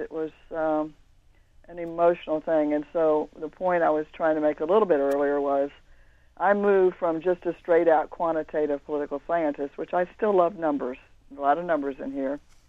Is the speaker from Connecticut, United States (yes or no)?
no; Pasco County, Florida, United States; I was born in Tampa. Actually, grew up in Pasco County. My family raised oranges, and my grandfather was an immigrant.